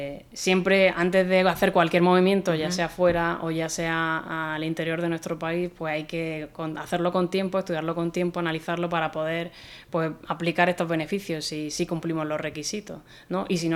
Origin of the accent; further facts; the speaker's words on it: Almería, Andalusia, Spain; que yo soy de Almería